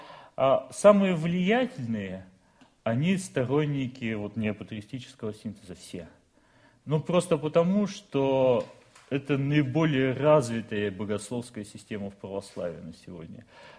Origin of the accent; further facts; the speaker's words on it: Barnaul, Altai Krai, Russia; В Барнауле есть брат, я сам из Барнаула